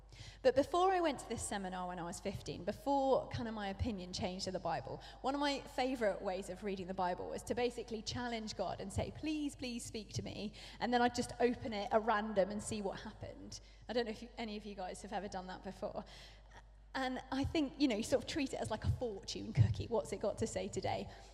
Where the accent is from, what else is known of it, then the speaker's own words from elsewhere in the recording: England, United Kingdom; because I'm English.